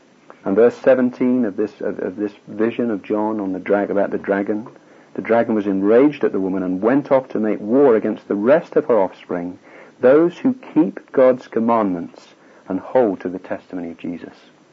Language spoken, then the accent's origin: English; United Kingdom; I grew up in the West. I grew up in Britain.